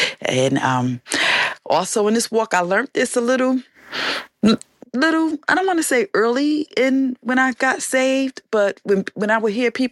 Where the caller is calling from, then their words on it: Newark, New Jersey, United States; Before I go into that, I am calling from Newark, New Jersey.